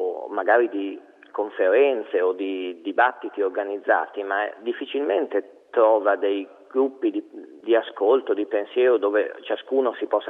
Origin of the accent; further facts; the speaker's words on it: Pavia, Lombardy, Italy; sono di Pavia e sono ricercatore universitario